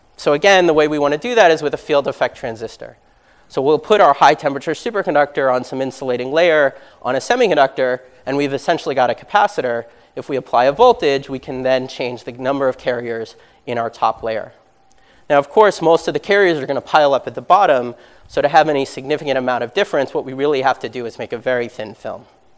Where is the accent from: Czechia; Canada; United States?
United States; And sadly, I'm an American.